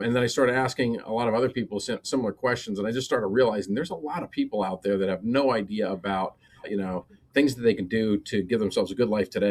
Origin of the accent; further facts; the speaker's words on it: Pittsburgh, Pennsylvania, United States; So I grew up in Pittsburgh. So, you know, it's a big sports town.